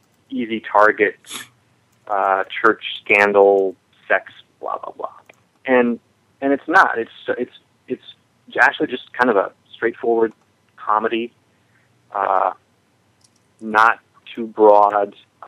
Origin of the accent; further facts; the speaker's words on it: Midwest, United States; I grew up in the Midwest, like Todd, as Todd, like Todd, whatever.